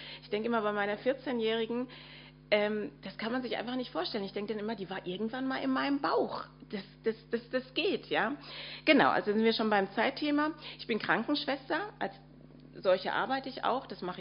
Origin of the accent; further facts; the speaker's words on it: Frankfurt, Hesse, Germany; mein Vater aus Nigeria kam, meine Mutter war Deutsche, ich bin in Frankfurt geboren und bin in Deutschland aufgewachsen und nicht bei meinen leiblichen Eltern, sondern bei einer Pflegemutter.